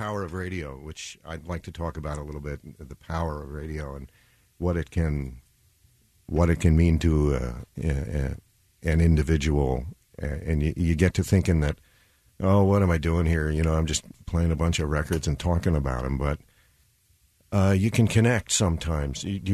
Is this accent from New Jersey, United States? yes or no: yes; New Jersey, United States; Then I took a train to New York, where I'm from North Jersey, and so I was thrilled to be able to ask to get a job at the station I grew up listening to.